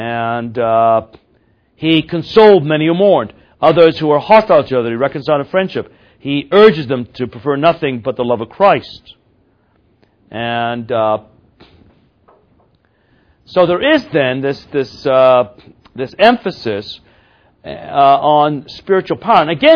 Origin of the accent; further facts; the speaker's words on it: Canada; And being a Canadian, one of the things that Canadians are taught when you go through Canadian history